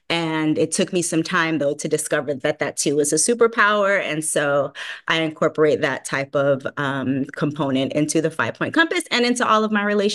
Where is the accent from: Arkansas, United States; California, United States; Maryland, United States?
California, United States; now in Los Angeles, United States; I'm from the Bay Area. I have on my Hella Bay sweater right now because go Niners, right? It's Super Bowl weekend. But I came here to LA in 2018, and I come from a super close-knit, very nourishing and nurturing artist community in Oakland and San Francisco.